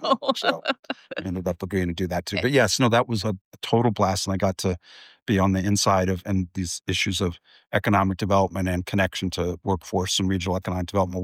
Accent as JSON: {"language": "English", "town": "Turlock", "region": "California", "country": "United States", "tie": "born or raised there", "said": "So as you said, I grew up in Central California in Turlock. We still have a family farm there. In fact, I was there today, not on the farm, but in the Central Valley."}